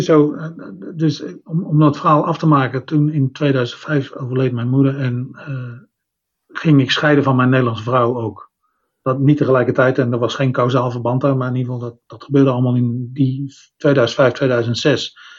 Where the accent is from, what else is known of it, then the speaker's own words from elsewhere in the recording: Netherlands; moved away as an adult; now in Australia; Ik ben toch Nederlander in zoals ik me voel.